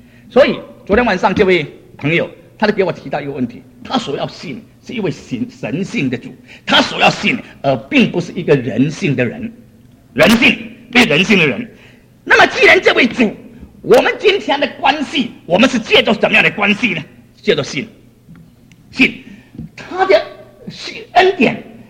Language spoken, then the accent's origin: Chinese; Fujian, China; 我们福建人呢、如果这个女人呢、脸肿呢很危险，男人这个脚肿很危险